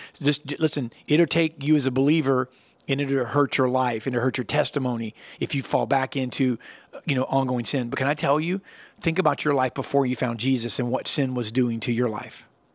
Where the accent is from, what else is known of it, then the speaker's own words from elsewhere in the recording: United States; I'm an American. I know we have other countries watching. I love this country